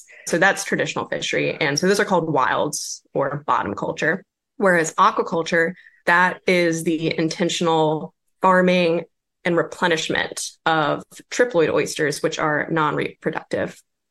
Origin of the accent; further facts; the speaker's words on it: Gloucester, Virginia, United States; I grew up here in Gloucester, Virginia, right on the water.